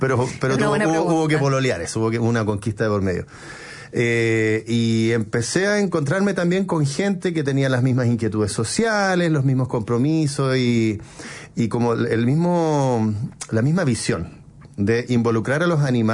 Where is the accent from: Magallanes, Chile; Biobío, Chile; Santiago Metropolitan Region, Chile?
Santiago Metropolitan Region, Chile; Santiago; also born or lived in Puerto Octay; No, soy de Santiago.